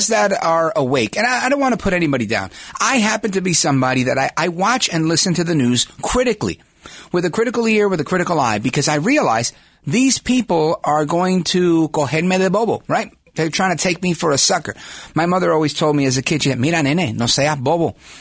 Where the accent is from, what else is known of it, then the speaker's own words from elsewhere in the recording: United States; I am an American of Puerto Rican descent, a proud one. And I live in Jersey now